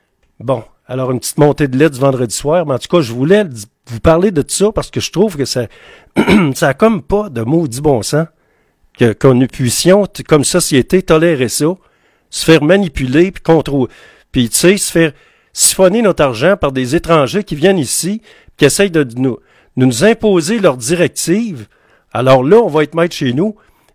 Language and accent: French; Quebec, Canada; être maître chez nous, au Québec, dans notre province encore